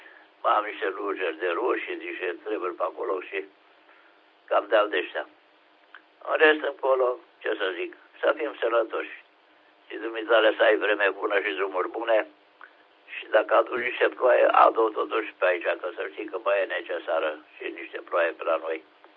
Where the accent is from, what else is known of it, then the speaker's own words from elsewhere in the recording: Oltenia, Romania; suntem Olteni